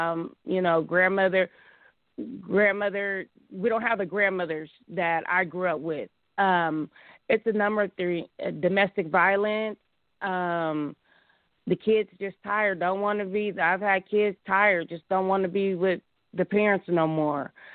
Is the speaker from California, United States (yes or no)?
yes; Vallejo, California, United States; born there; now in Sacramento, United States; I was born in Vallejo, California. I've ended up in Sacramento due to health issues with asthma.